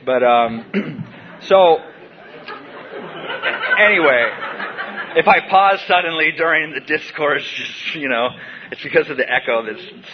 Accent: Washington, United States; I just wandered the woods when I was a kid. I grew up in Washington State.

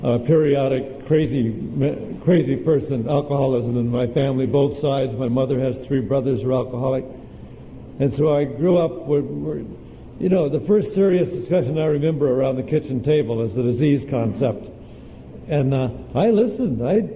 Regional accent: Hawthorne, California, United States; I grew up in Hawthorne over here, near the LA airport

